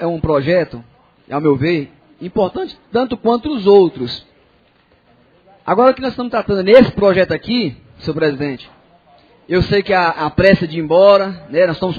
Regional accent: Formosa, Goiás, Brazil; born there; nós que nascemos aqui em Formosa, nós estamos vendo o tamanho do crescimento que Formosa está tendo.

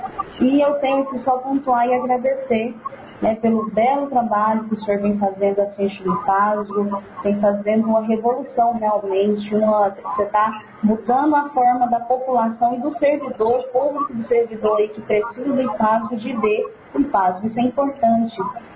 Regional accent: Campos Belos, Goiás, Brazil; E quando for lá na minha cidade, no Campos Belos, tá?

